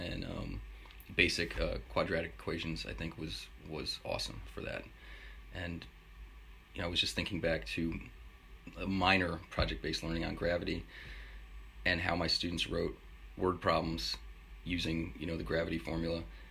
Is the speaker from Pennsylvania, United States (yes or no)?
no; New York, United States; Although I am from New York, so I totally remember what it, you know, what New England is like.